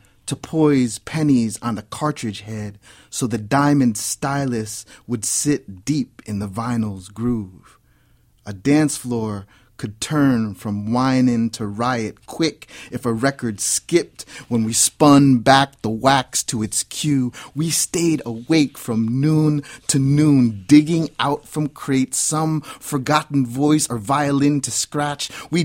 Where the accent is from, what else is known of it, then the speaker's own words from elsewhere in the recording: Edison, New Jersey, United States; the irony of growing up in Edison, New Jersey